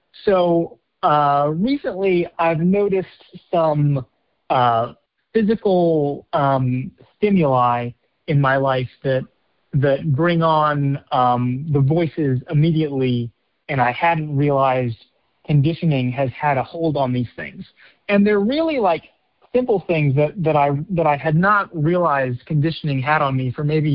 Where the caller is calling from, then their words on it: Virginia, United States; I'm calling you from Virginia.